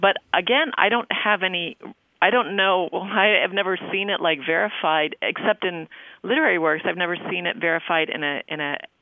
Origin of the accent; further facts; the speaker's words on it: Valdosta, Georgia, United States; Hi, this is … I'm from Valdosta, Georgia.